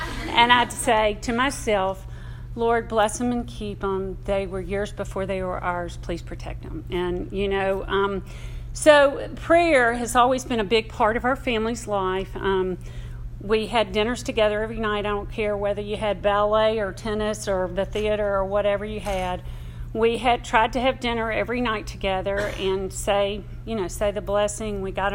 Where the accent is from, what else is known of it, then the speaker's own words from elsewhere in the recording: Memphis, Tennessee, United States; but I grew up Roman Catholic in Memphis, Tennessee.